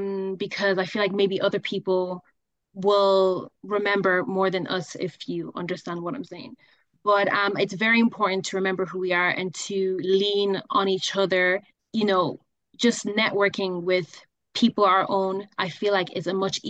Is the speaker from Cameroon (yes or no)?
yes; Cameroon; To be honest, I'm not Nigerian. I am Cameroonian.